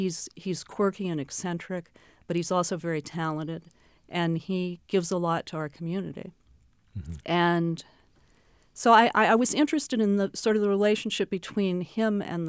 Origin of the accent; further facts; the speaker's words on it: Manhattan, New York, United States; As I discuss in the book, I grew up in Manhattan, so that's a very different kind of experience.